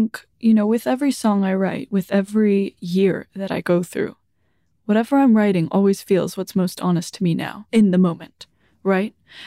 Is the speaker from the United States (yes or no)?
no; Iceland; I definitely had to romanticize a lot of things growing up in Iceland.